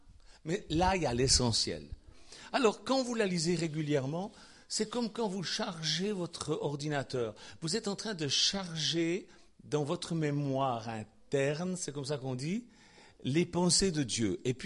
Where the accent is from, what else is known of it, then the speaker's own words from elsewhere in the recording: Switzerland; on dit du chenet chez nous en Suisse, du fourbi, du fouillis